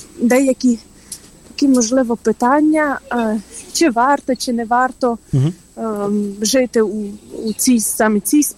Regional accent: Svaliava, Zakarpattia Oblast, Ukraine; я сама родом із Закарпаття, зі Сваляви, і наша спільнота знаходиться у Борисполі

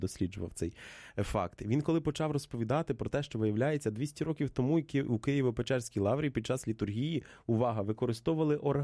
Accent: Vinnytsia Oblast, Ukraine; моя рідна Вінниччина позбулася одного дерев'яного храму

